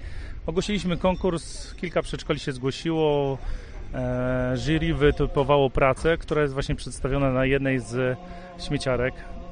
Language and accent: Polish; Kluczbork, Opole Voivodeship, Poland; Pochodzę osobiście z Kluczborka, więc bardzo, bardzo lubię ten teren, niedaleko mieszkam, więc tyle.